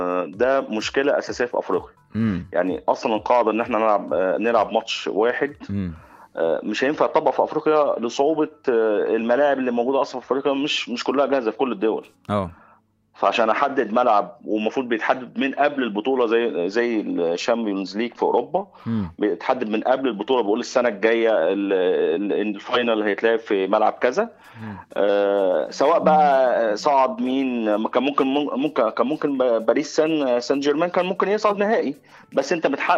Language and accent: Arabic; Cairo, Cairo Governorate, Egypt; من القاهره.